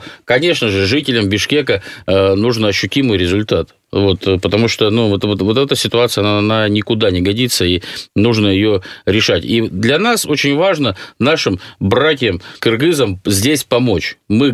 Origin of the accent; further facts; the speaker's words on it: Chelyabinsk, Chelyabinsk Oblast, Russia; вот поверьте мне, я из Челябинска, я знаю